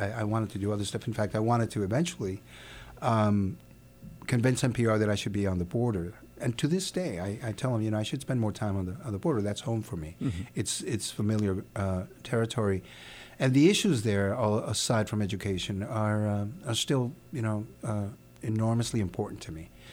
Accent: Nogales, Arizona, United States; came back to my hometown in Nogales in Tucson, Arizona area

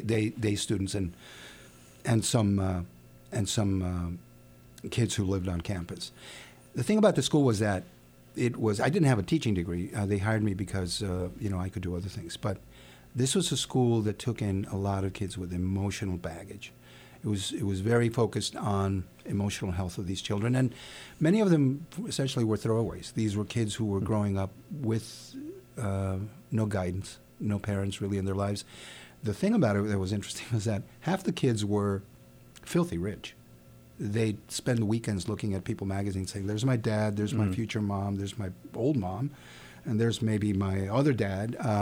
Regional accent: Nogales, Arizona, United States; came back to my hometown in Nogales in Tucson, Arizona area

